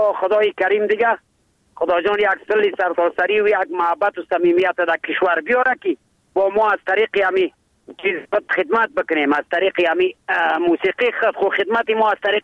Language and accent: Persian; Tajikistan; قریب شد که ما از تاجیکستان از کشور تاجیکستان آمدم